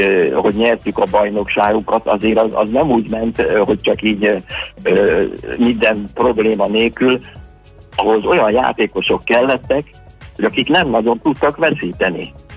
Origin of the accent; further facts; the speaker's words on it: Hungary; born there; moved away; hát Magyarországon születtem, de hát most itt élünk, így alakult a sors